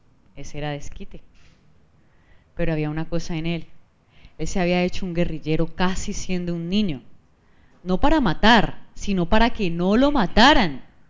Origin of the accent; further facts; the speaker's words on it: Cali, Valle del Cauca, Colombia; Yo también soy caleña, soy teatrera, hago parte del Teatro Experimental de Cali Enrique Buenaventura y soy egresada del IPC.